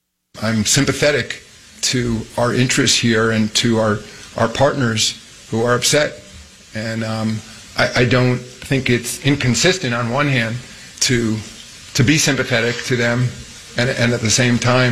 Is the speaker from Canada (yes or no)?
no; United States; I am an American, and there are these values that are deeply rooted in the DNA of the NBA.